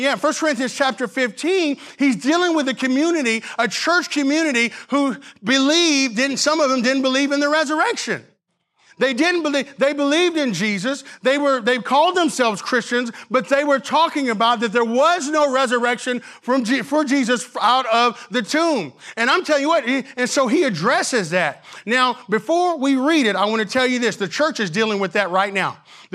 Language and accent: English; Arkansas, United States; For you guys that don't know, Vanessa is from New Hampshire, and I'm from Arkansas.